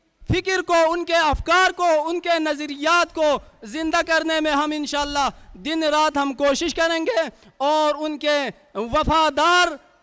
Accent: Gilgit-Baltistan, Pakistan; میرا تعلق گلگت بلتستان سے ہے،

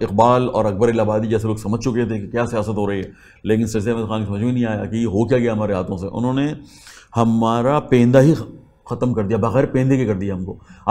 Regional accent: Pakistan; ہم پاکستانی ہیں, بلوچستان ہماری سمجھ میں فوراً آ جاتا ہے.

